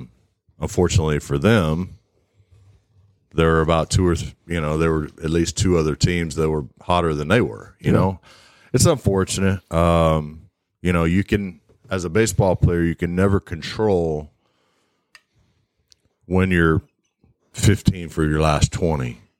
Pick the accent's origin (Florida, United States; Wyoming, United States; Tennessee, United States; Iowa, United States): Florida, United States; also born or lived in Georgia; You know, even though I'm from Florida, I feel like I'm a Georgia boy. I've lived here since 1992, so that's 30 plus years.